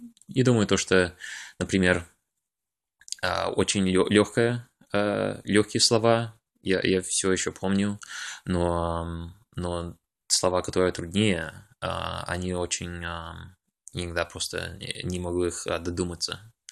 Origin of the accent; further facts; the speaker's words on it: Russia; moved away; он говорит лучше, чем я, потому что он был старше, чем меня, когда он из России приехал. Но я, у меня акцента почти никто не знает, что у меня акцента нету русского.